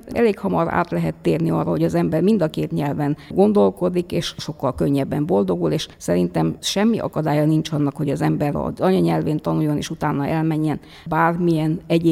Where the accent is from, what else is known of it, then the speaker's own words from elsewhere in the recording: Socodor, Arad County, Romania; magamról elmondhatnám, hogy egy kisfaluban, Székudvaron, a magyar határtól olyan 20 kilométerre ott születtem, első 4 osztályt ott végeztem magyarul